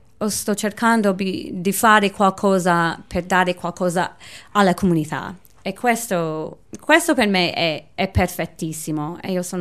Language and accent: Italian; Los Angeles, California, United States; Italian is a second language; Sì, io sono da Los Angeles, California, lontano lontano, e io ho pattinato tutto quando ero giovane.